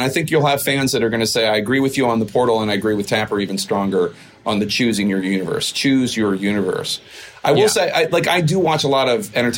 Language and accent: English; Philadelphia, Pennsylvania, United States; It's good, but it's also funny because I'm from Philly and they make a big effort to do the Delaware County accents. It's good. It's just funny to those of us from the region